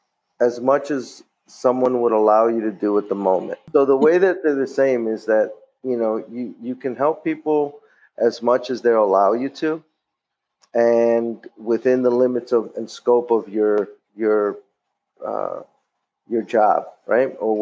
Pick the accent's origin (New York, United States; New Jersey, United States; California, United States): New York, United States; also born or lived in Philadelphia; I was born in New York. My parents are both from Puerto Rico, and I grew up in New York. Came to Philadelphia at around 1983, and then stayed until I finished school, went back to New York, and returned in 1989